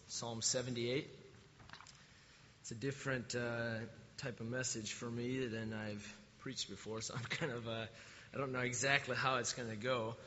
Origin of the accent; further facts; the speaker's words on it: United States; I'm sorry, but I'm an American and proud of it